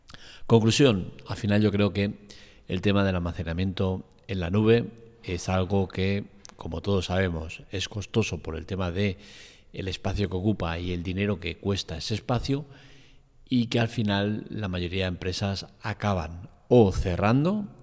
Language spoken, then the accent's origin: Spanish; Spain; siendo española